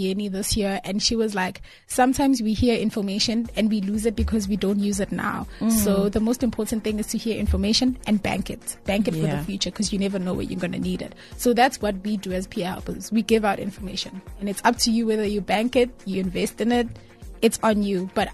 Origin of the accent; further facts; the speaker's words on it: Johannesburg, Gauteng, South Africa; I came from Joburg, and believe it or not, my Zulu was very shaky.